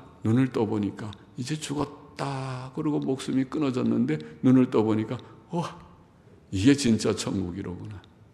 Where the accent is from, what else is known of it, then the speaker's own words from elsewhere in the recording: Gyeonggi Province, South Korea; 서울 딱 경기도, 전 경기도 사람이니까 경기도에서 서울 딱 진입하면